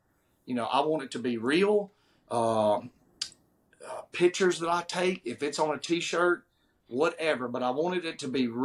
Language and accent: English; Louisiana, United States; I have been in the outdoors since I was a little boy, especially growing up in Union Parish.